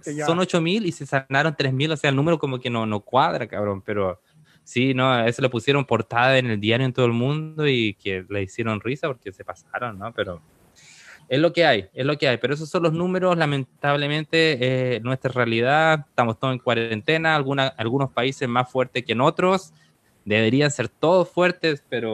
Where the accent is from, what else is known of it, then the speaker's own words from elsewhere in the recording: Chile; yo soy chileno, ¿no? Y allá en Chile lo que tenemos un gobierno también de derecha